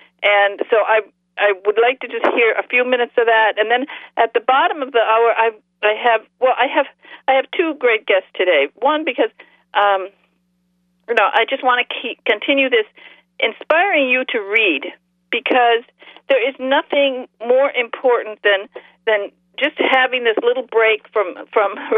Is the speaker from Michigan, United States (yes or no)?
yes; Michigan, United States; moved away as an adult; now in England; When I was 21 years old, I bought a cottage in England. I'm from Michigan, but I bought a cottage in England, a 400-year-old cottage, and I moved to England